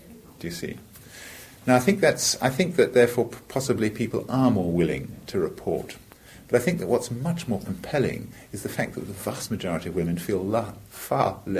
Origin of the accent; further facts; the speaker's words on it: South East England, United Kingdom; in the county that I come from Hampshire, there's been an increase in rape cases.